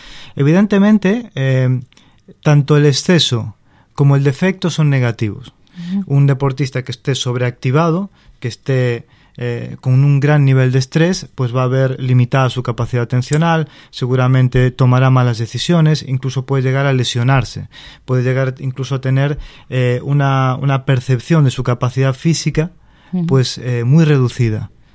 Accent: Uruguay; now in Spain; yo soy uruguayo de nacimiento y casi de pasión

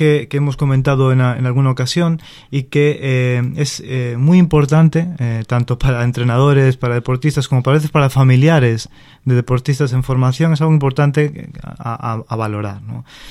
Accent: Uruguay; now in Spain; yo soy uruguayo de nacimiento y casi de pasión

